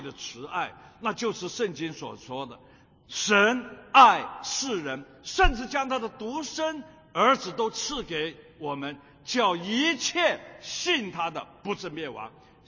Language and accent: Chinese; Hong Kong; 因为那个时候在香港是在难民区成长的